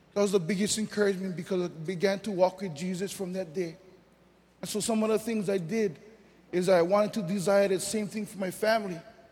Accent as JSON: {"language": "English", "town": "Papakolea", "region": "Hawaii", "country": "United States", "said": "Then I came home in 1996. I live here from here. I'm from Papakolea."}